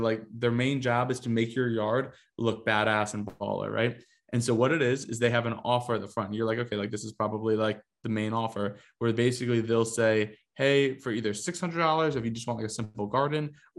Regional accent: Northeast, United States; I know at least growing up in the Northeast, there are so many unfinished basements

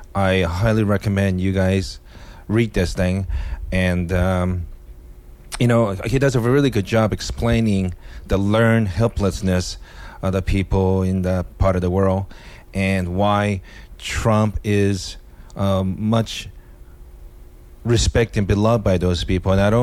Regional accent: Japan; growing up in my background, ethnically Korean, growing up in Japan, family problems and alcoholism

